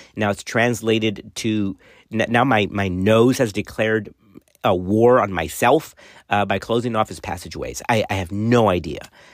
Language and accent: English; Laredo, Texas, United States; But growing up in Laredo around that time, right, it was the 70s-ish